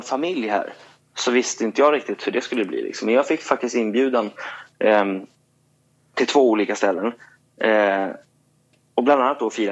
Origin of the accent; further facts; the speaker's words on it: Sweden; hej, jag är en svensk gitarrist som är här.